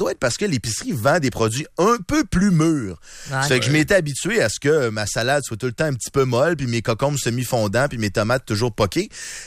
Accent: Lévis, Quebec, Canada; now in Quebec City, Canada; Et ma blonde et moi, on vient de Lévis, où on nous a appris à composter.

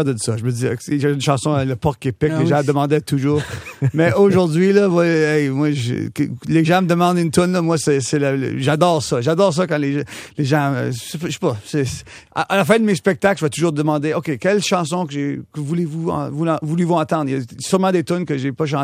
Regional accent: Ontario, Canada; now in Longueuil, Canada; Là, j'habite j'étais de l'Ontario à Longueuil.

